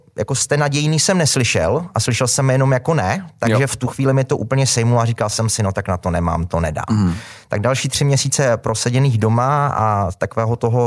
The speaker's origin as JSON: {"language": "Czech", "town": "Ostrava", "region": "Moravian-Silesian Region", "country": "Czechia", "said": "Já jsem patriotem ostravským a hrdě se k tomu hlásím a vždycky říkám, že ti nejlepší Pražáci jsou z Ostravy"}